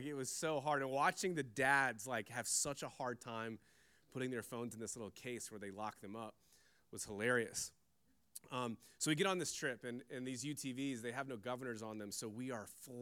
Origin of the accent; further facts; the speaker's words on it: Norfolk, Virginia, United States; I'm from Norfolk, Virginia. We don't have a lot of woods out here.